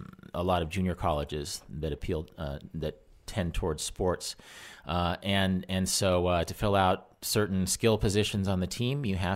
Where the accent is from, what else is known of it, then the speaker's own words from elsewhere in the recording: Wichita, Kansas, United States; now in Salina, United States; Well, I'm from Kansas. Okay. I grew up in Wichita, and I have a house now about 10 miles outside of the city of Salina up north.